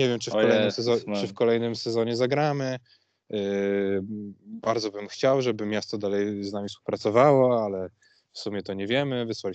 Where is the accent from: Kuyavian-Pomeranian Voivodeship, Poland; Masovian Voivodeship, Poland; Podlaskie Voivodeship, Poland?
Kuyavian-Pomeranian Voivodeship, Poland; Radziejów; born there; Ja się urodziłem w Radziejowie.